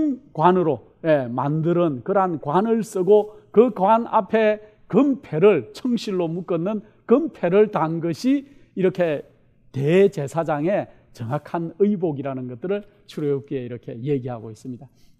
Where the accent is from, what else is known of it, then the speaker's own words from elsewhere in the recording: Gyeongsang, South Korea; 제가 이 경상도 사람이라 발음이 좀 별로 안 좋아요.